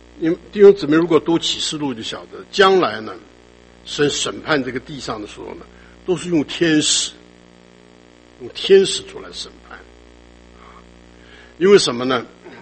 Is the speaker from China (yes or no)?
yes; China; 我们中国人他特别讲法外还有人情呢